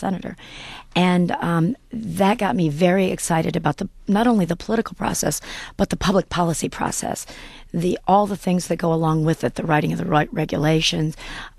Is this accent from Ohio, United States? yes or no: yes; Lima, Ohio, United States; I grew up in Lima, Ohio, a small rural town in the northwest of Ohio